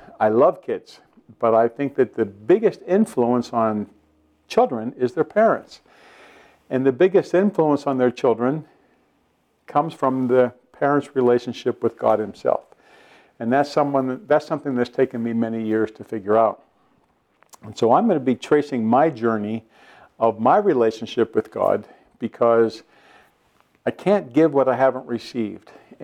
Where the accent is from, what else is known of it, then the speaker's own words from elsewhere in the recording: Pennsylvania, United States; I grew up in Western Pennsylvania near Pittsburgh.